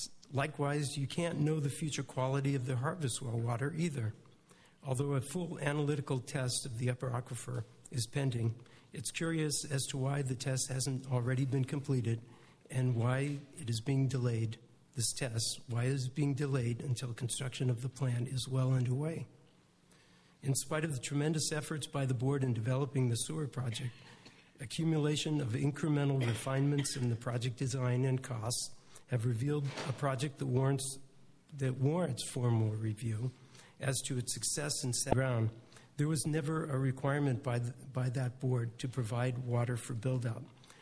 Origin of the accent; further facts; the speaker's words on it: Los Osos, California, United States; I'm from Los Osos.